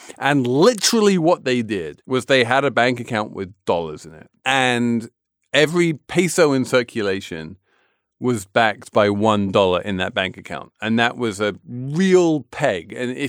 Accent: England, United Kingdom; So I am an Englishman of a certain age.

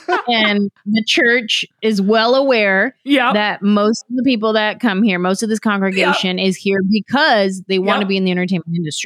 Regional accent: San Jose, California, United States; I grew up in San Jose. There's a huge Vietnamese population in San Jose.

